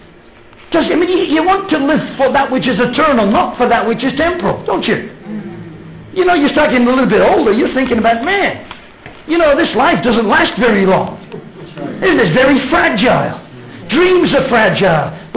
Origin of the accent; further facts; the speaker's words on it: England, United Kingdom; moved away as an adult; I emigrated to South Africa when I was 21 from England.